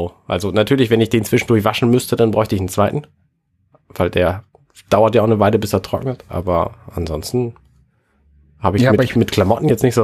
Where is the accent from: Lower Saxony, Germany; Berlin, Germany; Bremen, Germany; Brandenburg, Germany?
Lower Saxony, Germany; Buxtehude; Also ich komme aus Buxtehude und Buxtehude hat zumindest zu den Zeiten, wo ich da wohnte, so 40.000 Einwohner gehabt